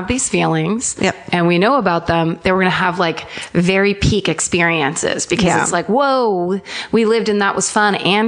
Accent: California, United States; We are from California.

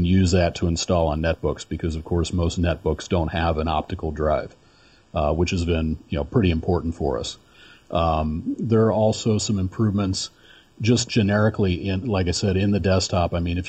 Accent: St. Louis, Missouri, United States; now in Florida, United States; I'm from St. Louis, so I'm a Cardinals fan by birth, and I live in Florida right now

